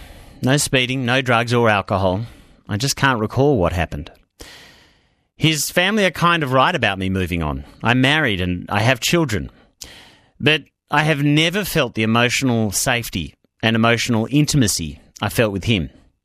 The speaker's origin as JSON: {"language": "English", "town": "Melbourne", "region": "Victoria", "country": "Australia", "tie": "born or raised there", "said": "I grew up in Melbourne and lived in housing commission flats. Like your average migration story, things were so tricky for my parents. New language, new rules."}